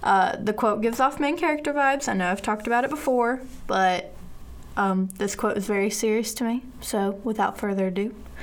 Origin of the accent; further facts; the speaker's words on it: Florida, United States; I'm from Florida, so I think it's really, really nice.